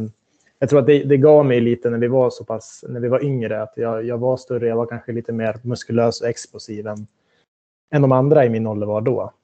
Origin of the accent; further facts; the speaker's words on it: Västerås, Västmanland County, Sweden; Jag slet på med mina träningar hemma i Västerås, både med innebandy, tennis och fotboll